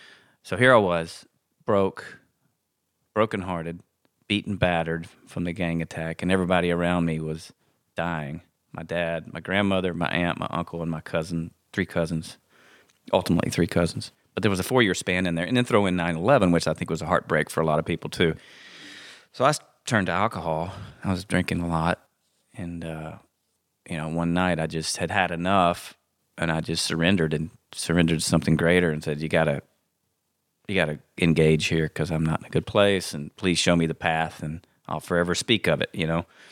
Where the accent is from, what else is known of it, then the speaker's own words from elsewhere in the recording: Livingston, Texas, United States; And I'm from Livingston, just around the corner.